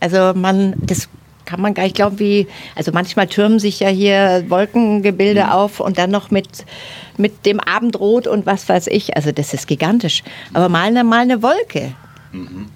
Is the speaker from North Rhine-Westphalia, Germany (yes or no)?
no; Gmund am Tegernsee, Bavaria, Germany; Was komme ich jetzt aus Gmund vom Tegernsee und was interessiert die denn überhaupt?